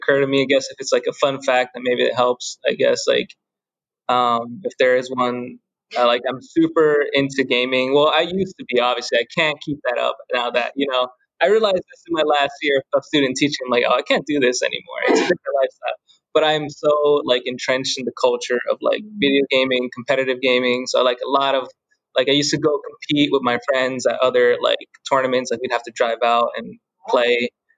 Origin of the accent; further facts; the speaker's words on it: Bronx, New York, United States; born there; also born or lived in Vineland, New Jersey; And I was born in New York, the Bronx, and then we moved down to Vineland. So like, that's why I'm here, you know?